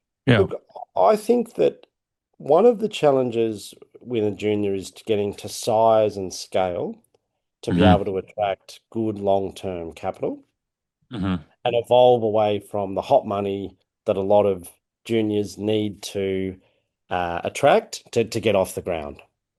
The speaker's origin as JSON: {"language": "English", "country": "Australia", "said": "as an Australian and with a lot of Australian shareholders"}